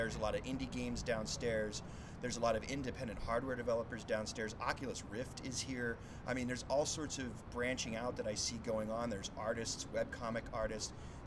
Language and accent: English; Dallas, Texas, United States; I grew up in Dallas for 30 years.